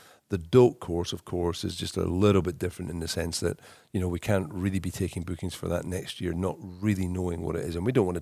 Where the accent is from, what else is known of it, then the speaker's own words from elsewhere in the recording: Edinburgh, Scotland, United Kingdom; And so I was born in Edinburgh, I grew up in Edinburgh, and I played on all the public courses in Edinburgh.